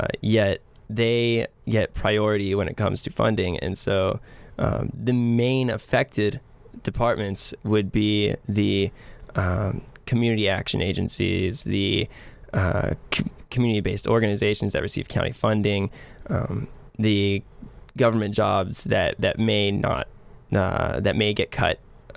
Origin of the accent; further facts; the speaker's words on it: Miami, Florida, United States; I grew up in Miami all my life, and I remember living in it and passing by homeless people